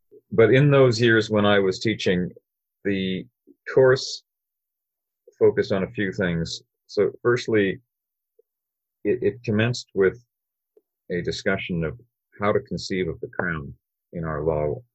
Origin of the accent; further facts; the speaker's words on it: West Coast, Canada; So I was born and raised on the West Coast, so it wasn't so much a matter of ending up here.